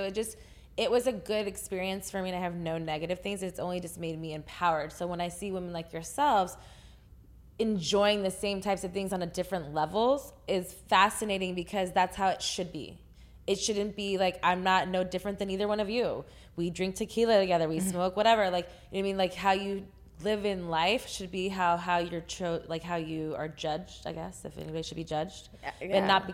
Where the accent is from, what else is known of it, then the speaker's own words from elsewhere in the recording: Texas, United States; I'm from Texas.